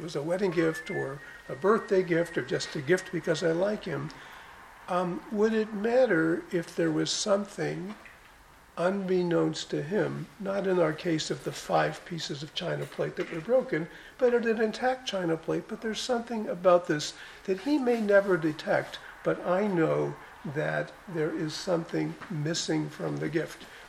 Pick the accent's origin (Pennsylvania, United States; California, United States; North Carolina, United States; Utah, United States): California, United States; I'll use American money because I'm from California, it's worth $100